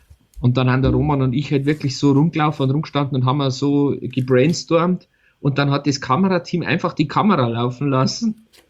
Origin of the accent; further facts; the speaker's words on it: Altötting, Bavaria, Germany; ich bin bekennender Katholik. Ich komme aus Altötting.